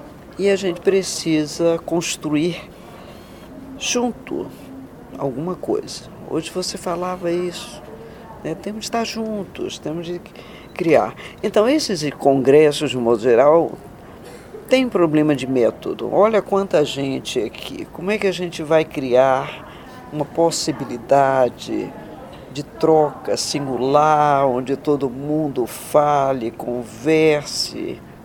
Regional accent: Salvador, Bahia, Brazil; Morei em São Paulo 30 anos. Fui professora aqui da Medicina Preventiva da USP, mas atualmente eu estou na Bahia, porque eu sou soteropolitana.

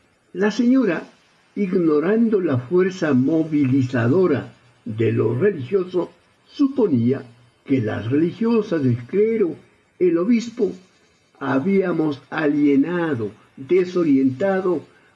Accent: Ecuador; Como ecuatoriano, solicito respetuosa y firmemente

